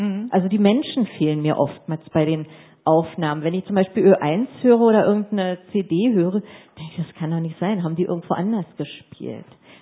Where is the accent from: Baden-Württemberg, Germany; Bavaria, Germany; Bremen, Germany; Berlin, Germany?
Berlin, Germany; Also ich muss sagen, ich bin auch Berlinerin